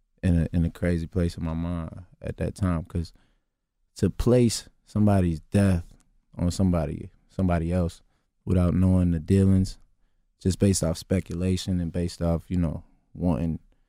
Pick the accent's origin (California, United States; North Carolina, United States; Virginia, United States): Virginia, United States; You know, I'm from Virginia.